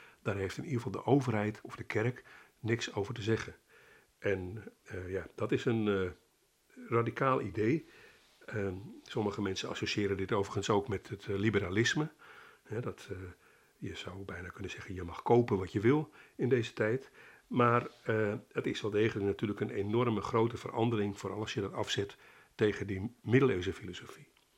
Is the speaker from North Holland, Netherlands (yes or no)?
yes; Amsterdam, North Holland, Netherlands; als Amsterdammer denk ik dan aan de prachtige Westertoren.